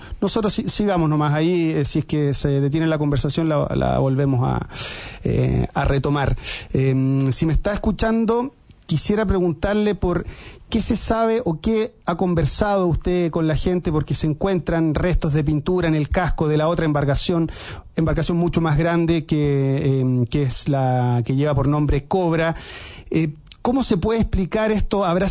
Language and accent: Spanish; Osorno, Los Lagos, Chile; yo soy de Osorno